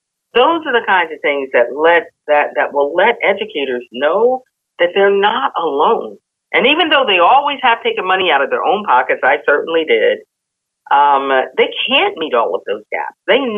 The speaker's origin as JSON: {"language": "English", "region": "Pennsylvania", "country": "United States", "tie": "born or raised there", "said": "from Ohio to Washington State to my home state of Pennsylvania"}